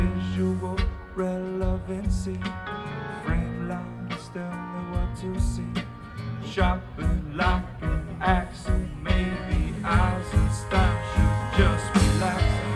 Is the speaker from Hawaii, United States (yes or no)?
yes; Hawaii, United States; He's a friend of mine I grew up with here in Hawaii.